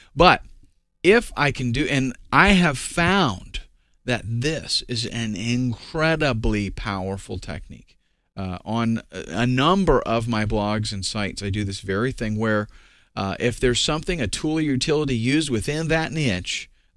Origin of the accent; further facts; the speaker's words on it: the South, United States; but I'm from the South, and I can't make myself do it. So I say niche.